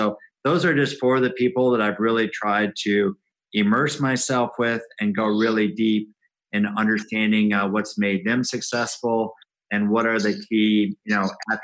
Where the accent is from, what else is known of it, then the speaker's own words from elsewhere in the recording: Midwest, United States; I grew up in the Midwest